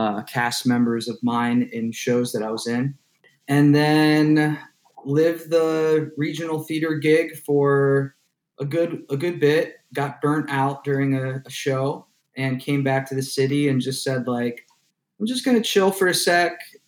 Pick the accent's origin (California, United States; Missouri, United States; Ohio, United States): Ohio, United States; Canfield; I'm from Canfield, Ohio, which is a little town near Youngstown, northeast Ohio by Cleveland.